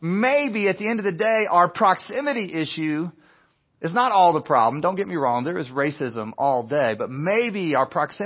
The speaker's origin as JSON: {"language": "English", "town": "Winston-Salem", "region": "North Carolina", "country": "United States", "tie": "born or raised there", "said": "You know what the difference is in Kentucky where I grew up in Winston-Salem? The only difference is competition."}